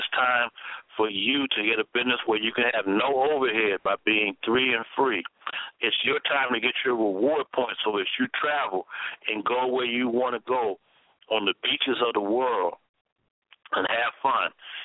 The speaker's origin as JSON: {"language": "English", "town": "Baltimore", "region": "Maryland", "country": "United States", "tie": "born or raised there", "said": "heading back up to my hometown of Baltimore, Maryland, to do some business"}